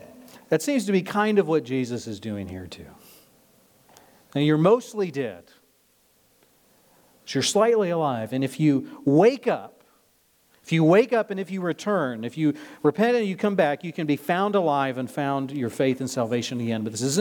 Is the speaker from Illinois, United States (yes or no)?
no; Nebraska, United States; I can think of a couple that I kind of knew growing up in Nebraska.